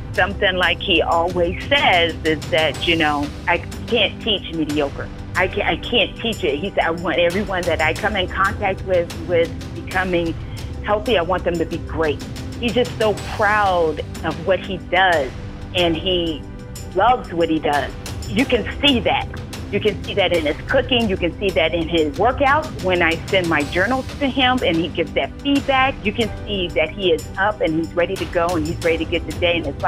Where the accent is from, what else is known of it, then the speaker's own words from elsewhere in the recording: Overland Park, Kansas, United States; I am from Overland Park, Kansas, and I have been with TaylorMade for 5 years.